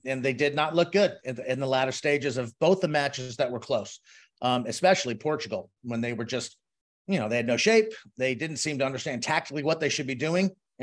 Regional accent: United States; As an American, I want them to win.

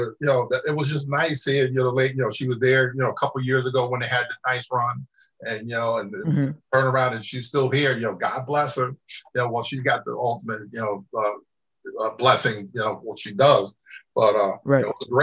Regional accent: New Jersey, United States; they did beat my home state team, the State University of Rutgers.

